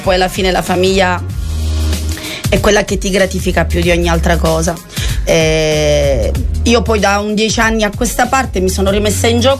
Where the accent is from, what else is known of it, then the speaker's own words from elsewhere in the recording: Tuscany, Italy; born there; io sono nata in Toscana, quindi la Toscana, l'Emilia Romagna sono un po' le regioni del ballo liscio, delle balere.